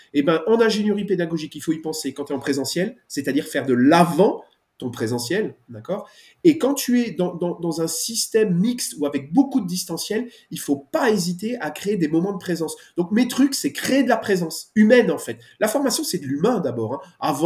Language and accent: French; Belgium; Moi, je suis belge, on tutoie tout le monde.